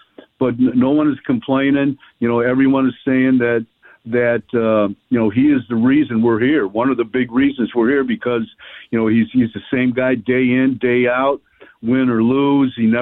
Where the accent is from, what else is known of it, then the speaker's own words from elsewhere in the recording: Cleveland, Ohio, United States; I'm born and raised in Cleveland